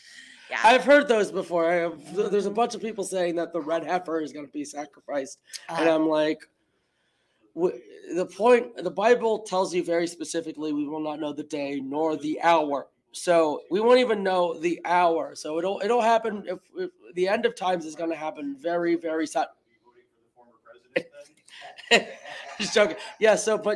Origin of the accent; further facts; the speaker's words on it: Texas, United States; So this eclipse in Texas, we're from Texas and she lives in Texas.